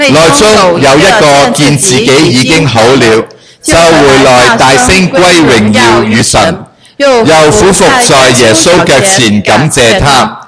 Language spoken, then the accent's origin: Cantonese; China; 我哋中国人一句说话。